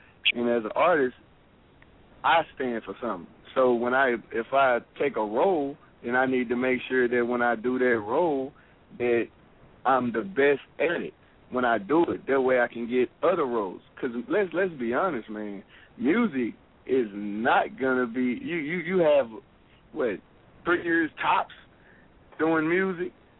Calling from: Tennessee, United States; I'm calling in from Tennessee, man.

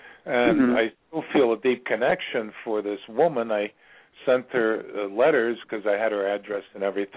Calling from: Virginia, United States; I'm calling from Virginia.

